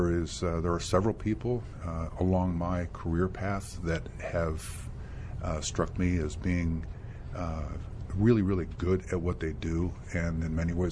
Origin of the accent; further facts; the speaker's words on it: Washington area, United States; also born or lived in Stockholm, Sweden; Had three sisters, and enjoyed growing up in the Washington area. I did have a chance to live abroad when I was 9, 10, 11 years old in Stockholm, Sweden.